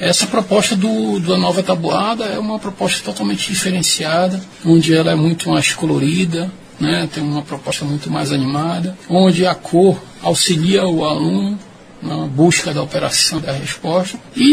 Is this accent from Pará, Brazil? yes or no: yes; Pará, Brazil; E nós, como paraenses